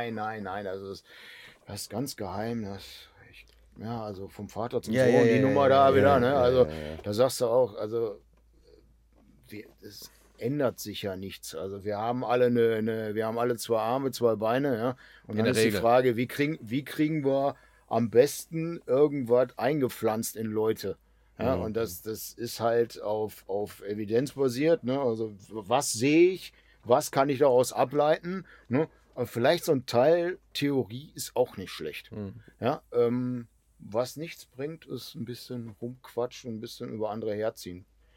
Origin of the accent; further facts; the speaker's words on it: Duisburg, North Rhine-Westphalia, Germany; born there; Also ich bin in Duisburg geboren.